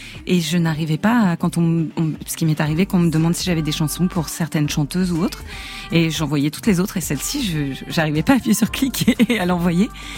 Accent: Paris, Île-de-France, France; moi j'ai grandi à Montmartre

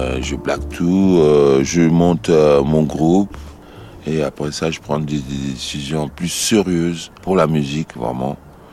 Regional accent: Aulnay-sous-Bois, Île-de-France, France; J'ai grandi à Aulnay-sous-Bois, dans le 93, voilà, avec mes frères et sœurs, ma famille, mes parents, ils étaient là.

